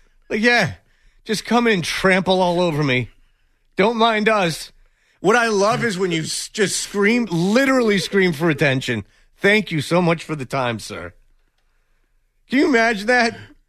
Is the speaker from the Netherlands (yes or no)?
no; Detroit, Michigan, United States; And I grew up in Detroit where they had anchors that were legit drunk on air.